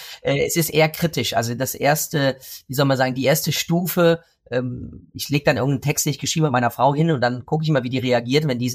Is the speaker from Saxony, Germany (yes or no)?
no; Cologne, North Rhine-Westphalia, Germany; ich bin kein Kellner, ich bin Kölner.